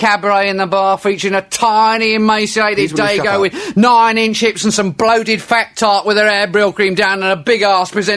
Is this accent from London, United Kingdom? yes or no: yes; London, United Kingdom; Maybe it's because I'm a Londoner.